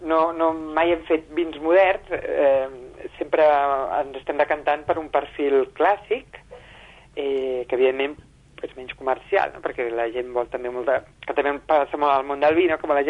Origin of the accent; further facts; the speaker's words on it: Catalonia, Spain; also born or lived in Burgundy, France; jo soc del Penedès, però me'n vaig anar a estudiar a la Borgonya